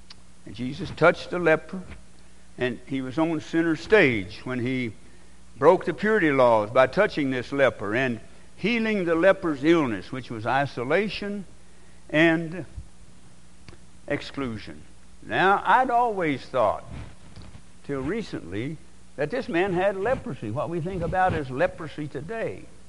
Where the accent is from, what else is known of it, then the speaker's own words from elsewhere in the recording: Arkansas, United States; In my hometown, little town in Arkansas, about 450 people at least when I grew up, there's four or five churches where I'm not welcome at the Lord's table.